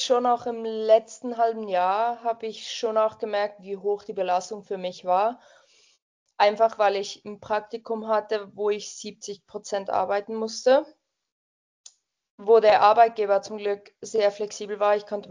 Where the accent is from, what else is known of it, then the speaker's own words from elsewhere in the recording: Switzerland; wir Schweizerinnen